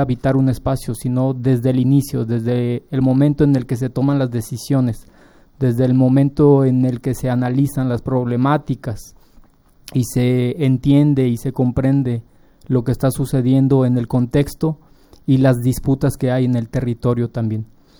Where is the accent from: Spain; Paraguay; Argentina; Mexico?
Mexico; que somos de acá de México.